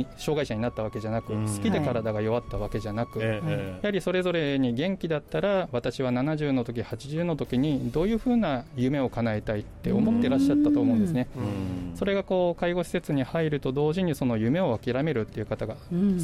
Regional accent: Nagasaki, Japan; now in Okinawa, Japan; 出身はもう生まれも育ちも長崎 で社会人になったタイミングで沖縄

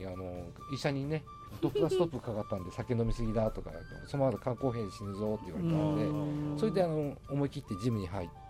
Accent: Hokkaido, Japan; 北海道地元に戻って、うん、デパートに勤めました。

